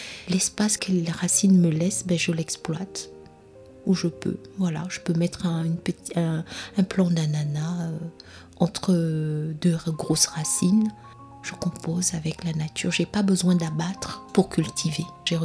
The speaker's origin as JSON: {"language": "French", "country": "Gabon", "tie": "born or raised there", "moved": "as an adult", "said": "Dans mon pays d'origine, donc le Gabon, à chaque saison des pluies, il y a de l'érosion."}